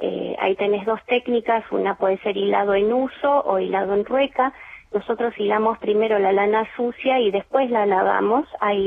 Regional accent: Buenos Aires, Argentina; born there; now in Gobernador Gregores, Argentina; Sí, nací en Buenos Aires.

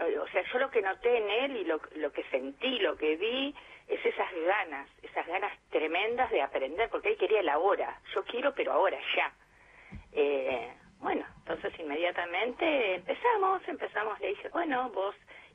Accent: Florencio Varela, Buenos Aires Province, Argentina; yo soy de Florencio Varela, no voy a poder venir a darte clases acá

